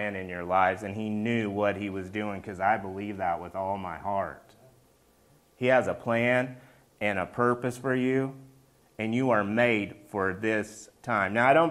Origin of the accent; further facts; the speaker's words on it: Oklahoma, United States; Like, I'm a cowboy, right? I'm from Oklahoma.